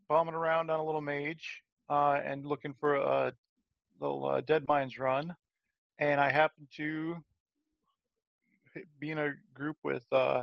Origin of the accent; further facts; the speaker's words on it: Michigan, United States; because originally I'm from Michigan, so I'm a huge Detroit Lions fan.